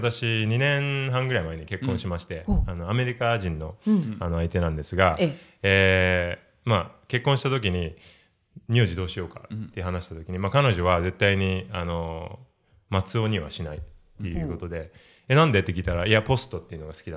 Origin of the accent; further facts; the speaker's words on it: Chigasaki, Kanagawa, Japan; born there; 茅ヶ崎で生まれました。湘南です。